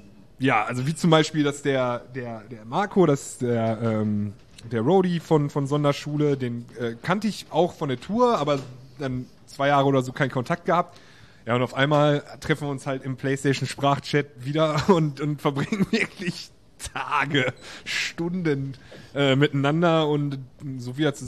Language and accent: German; Xanten, North Rhine-Westphalia, Germany; ich bin ja auf Xanten zur Schule gegangen